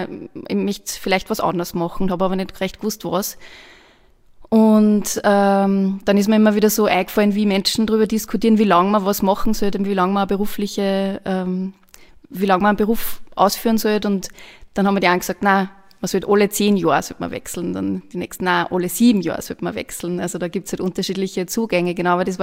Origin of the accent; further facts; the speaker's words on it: Linz, Upper Austria, Austria; Ich bin Linzerin.